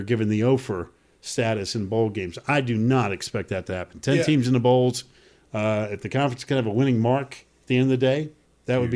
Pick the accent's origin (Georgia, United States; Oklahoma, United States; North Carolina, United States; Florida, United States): North Carolina, United States; Winston-Salem; Driving from my hometown of Winston-Salem.